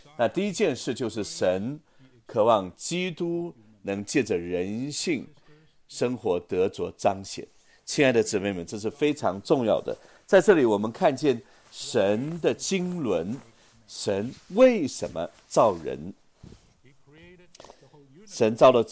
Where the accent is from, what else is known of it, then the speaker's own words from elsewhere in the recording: China; 我是从中国来的，